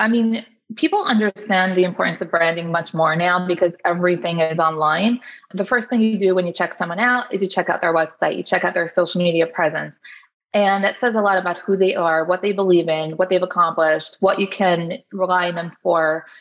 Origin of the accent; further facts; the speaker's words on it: New York, United States; So I grew up in upstate New York for the most part of my childhood and later years.